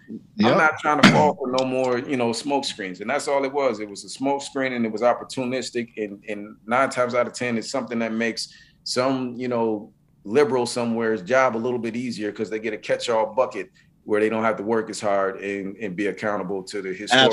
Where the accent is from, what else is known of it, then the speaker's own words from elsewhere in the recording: Saint Paul, Minnesota, United States; I grew up in East St. Paul, went to Hazel Park.